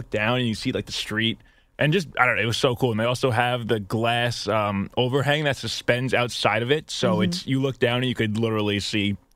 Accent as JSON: {"language": "English", "region": "New York", "country": "United States", "tie": "born or raised there", "said": "And it just reminds me of like growing up in like Shea Stadium around here where I grew up in New York and old stadiums."}